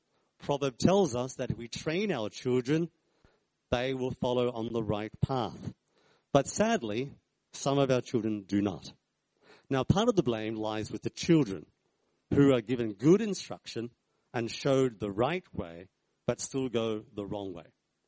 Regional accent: Australia; I come from Australia

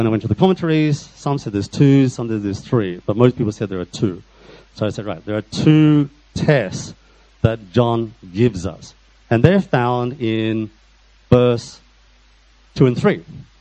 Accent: Australia; So I'm from Australia. I don't go to Anglican Church.

